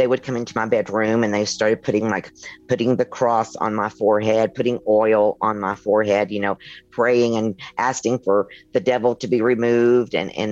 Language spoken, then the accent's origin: English; Tennessee, United States; Yes. I was raised in Tennessee.